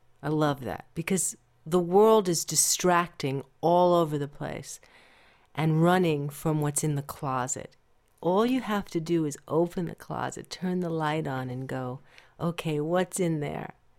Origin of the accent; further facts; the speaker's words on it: Queens, New York, United States; You see, I'm really a New Yorker, and I'm from Queens, and I take no prisoners.